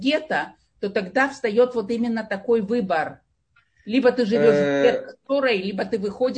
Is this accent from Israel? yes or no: yes; Israel; Я из Израиля.